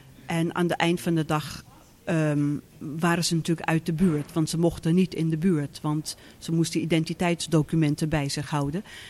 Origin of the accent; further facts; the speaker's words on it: South Africa; Want je groeit op tijdens de apartheid. Maar het is ik heb een geweldige jeugd gehad. Wij waren natuurlijk geprivilegeerd.